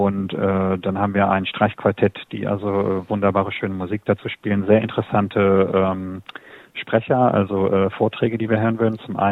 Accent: Clausthal-Zellerfeld, Lower Saxony, Germany; moved away; Ich komme aus dem Harz ursprünglich. Ich bin in Clausthal-Zellerfeld aufgewachsen. Ist eine Universitätsstadt, aber relativ klein. Und ich habe natürlich immer so irgendwie so eine leichte Dorfmentalität.

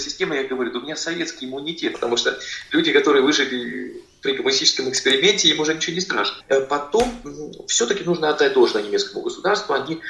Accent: Saint Petersburg, Russia; born there; я родился в Ленинграде

